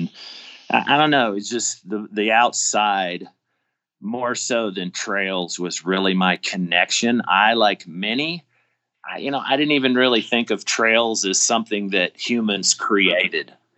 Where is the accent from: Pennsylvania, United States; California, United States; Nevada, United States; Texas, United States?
Texas, United States; Richardson; no, I grew up in Richardson, Texas, outside of Dallas. It was pretty much flat.